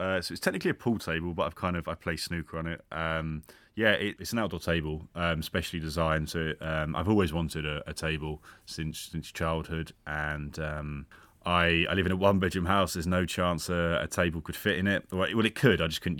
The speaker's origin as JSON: {"language": "English", "town": "Hartley", "region": "South East England", "country": "United Kingdom", "said": "I come from North Kent in Hartley."}